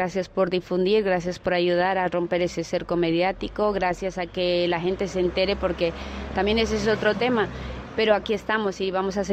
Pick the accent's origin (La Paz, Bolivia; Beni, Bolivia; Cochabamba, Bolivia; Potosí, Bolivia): La Paz, Bolivia; Yo soy de La Paz, soy, diríamos, descendiente de aymaras, mi abuela es aymara